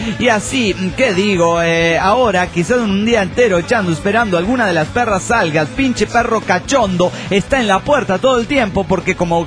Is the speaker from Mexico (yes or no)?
yes; Mexico City, Mexico; now in Montreal, Canada; vivo en Canadá. Pero para ser exacto, en Montreal. Ya llevo aquí 2 años desde que vine del DF.